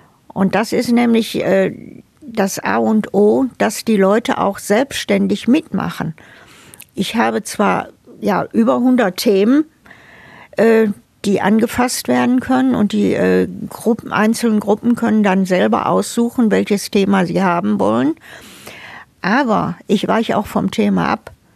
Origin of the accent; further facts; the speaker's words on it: Essen, North Rhine-Westphalia, Germany; ich bin im Essener Norden groß geworden und der Essener Norden, der war schon immer grün, trotz Zechen.